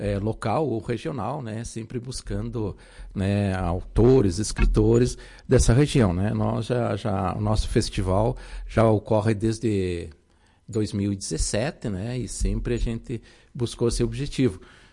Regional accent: Capão Bonito do Sul, Rio Grande do Sul, Brazil; born there; Porque eu também sou natural de Capão Bonito do Sul. Está na certidão de nascimento lá, Lagoa Vermelha, né? Porque na época ainda pertencia.

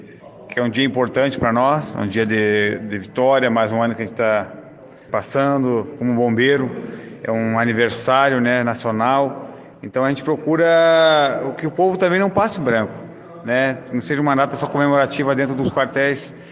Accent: Santa Maria, Brazil; Eu vim de Santa Maria, moro aqui já há 30 anos, né? Adotei essa comunidade, eles me adotaram

